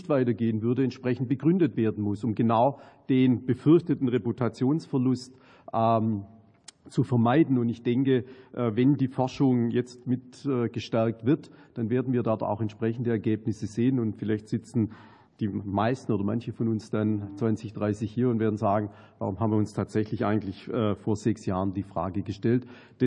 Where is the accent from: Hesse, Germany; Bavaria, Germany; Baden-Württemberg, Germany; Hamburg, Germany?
Baden-Württemberg, Germany; ich hätte schon fast gesagt, als Schwabe für Schnäpple